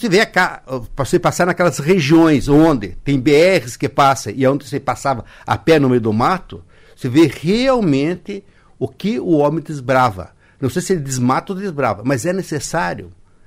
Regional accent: Cascavel, Paraná, Brazil; morando em Cascavel. Deus fala, por que, que eu nunca saí de Cascavel? Parece que o meu sangue, a minha veia, está enraizada em Cascavel.

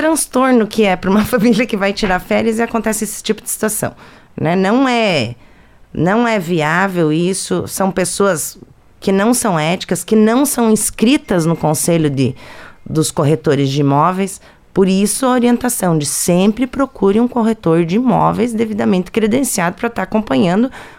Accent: Foz do Iguaçu, Paraná, Brazil; born there; now in Cascavel, Brazil; Eu sou nascida em Foz do Iguaçu, mas eu tenho minha família aqui em Cascavel.

